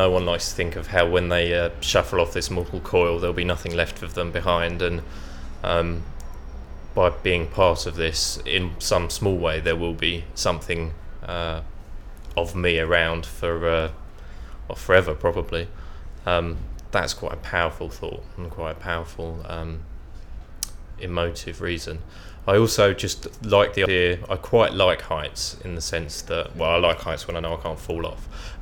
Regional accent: Crayford, London, United Kingdom; I'm 27, and I come from Crayford, which is London Borough of Bexley.

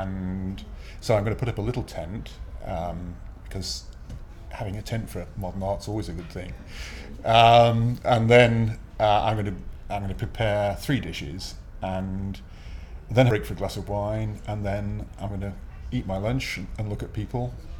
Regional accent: Bishop's Waltham, South East England, United Kingdom; I'm 60, and I'm from Bishop's Waltham in Hampshire.

